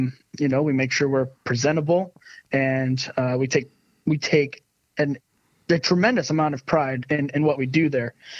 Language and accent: English; Syracuse, New York, United States; I was, you know, born and raised in Syracuse, New York, which is about an hour and a half from Watkins Glen.